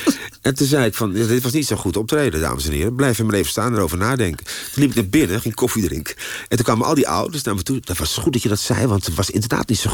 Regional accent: North Holland, Netherlands; accent: Zaans; En ik merkte als ik moe ben, dan komt dat ook weer terug. Dat Zaans accent.

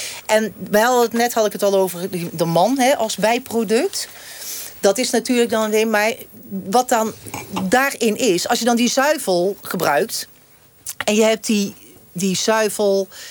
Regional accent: Gelderland, Netherlands; Ja, ik ben Achterhoeker met een ander accentje, zeg ik dan.

